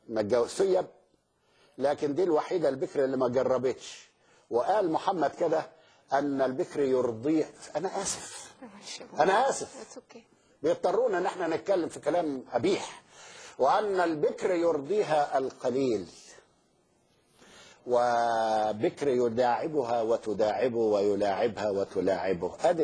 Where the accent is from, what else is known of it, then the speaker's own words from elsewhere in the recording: Egypt; على رأي مثل عندنا في مصر